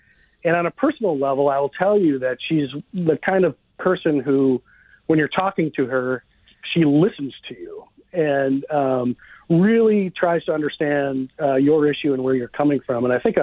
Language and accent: English; Rochester, Minnesota, United States; So I grew up in Rochester, Minnesota, and I met Amy when I was a teenager